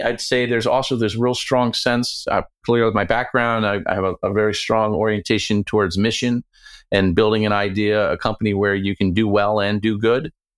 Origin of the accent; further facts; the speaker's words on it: Atlanta, Georgia, United States; also born or lived in New York, United States; I was born in New York, lived in the Northeast, spent high school in Atlanta, and came out to the Silicon Valley after business school.